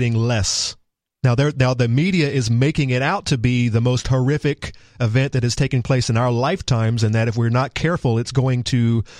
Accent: Deep South, United States; I grew up in the Deep South. I have actually experienced racism inflicted upon me

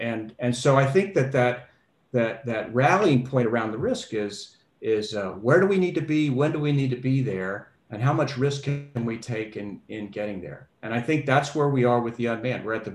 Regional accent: Florida, United States; you know, I grew up in Florida, and we would watch the space shots on television, and we'd walk out in the backyard

